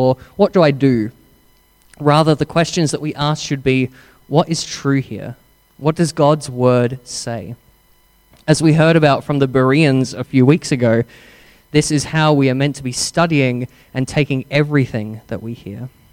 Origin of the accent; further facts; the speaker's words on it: United Kingdom; I say transformed. I'm very British.